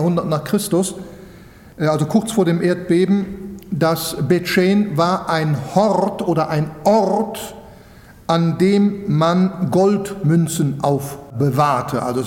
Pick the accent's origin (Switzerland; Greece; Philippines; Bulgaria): Switzerland; das ist jetzt für Schweizer, ich bin ja Schweizer